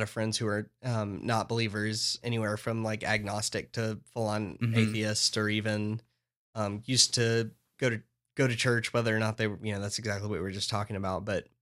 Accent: Gadsden, Alabama, United States; I'm from Gadsden, so it was Applebee's.

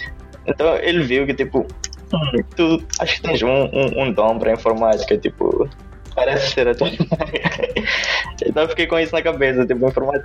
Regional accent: Maputo, Mozambique; now in London, United Kingdom; Sou originalmente de Moçambique, sou de Maputo, mas hoje vivo em Londres e estou a trabalhar na Google.

